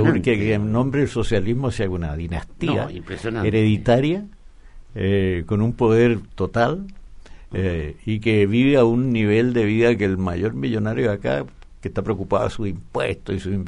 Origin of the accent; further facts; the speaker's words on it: Cuba; moved away; Yo salí de Cuba a fines de marzo, comienzos de abril del año 71. Ya. Así que hace un buen rato.